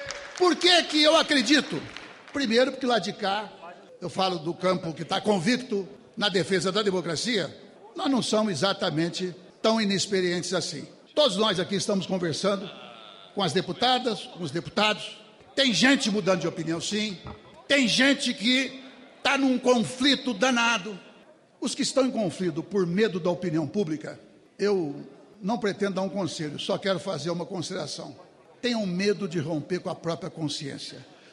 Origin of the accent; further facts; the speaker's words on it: Serra Azul, São Paulo, Brazil; Na minha terra, Serra Azul, dizem que o pior cego é aquele que não quer ver.